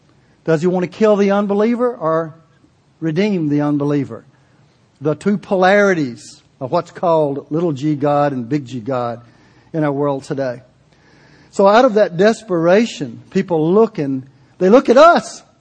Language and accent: English; the South, United States; When I grew up in the South, a revival was nothing but an evangelistic campaign misnomer called revival.